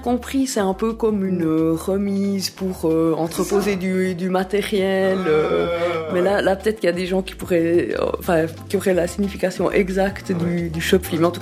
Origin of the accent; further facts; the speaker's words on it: Bern, Switzerland; Alors moi, j'ai grandi près de Bienne.